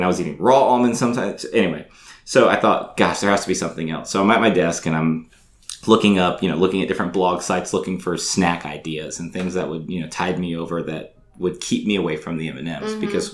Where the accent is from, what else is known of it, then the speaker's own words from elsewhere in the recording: Tampa, Florida, United States; now in Charleston, United States; I grew up in Tampa. I never left. I went there for school. I never thought I would leave.